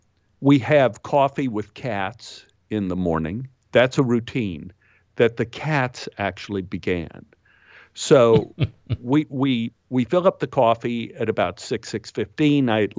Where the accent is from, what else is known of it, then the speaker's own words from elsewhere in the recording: Texas, United States; I'm from Texas, so I'm familiar with asses.